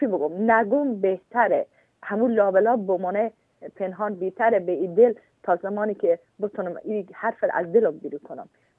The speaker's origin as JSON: {"language": "Persian", "region": "Herat", "country": "Afghanistan", "moved": "yes", "said": "من از افغانستان از هرات آمدم."}